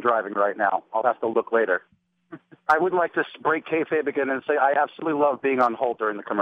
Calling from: New Jersey, United States; from New Jersey.

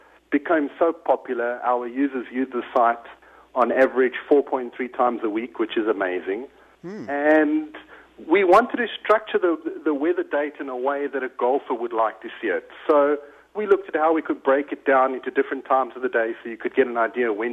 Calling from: Cape Town, Western Cape, South Africa; I'm actually sitting in Cape Town, South Africa right now.

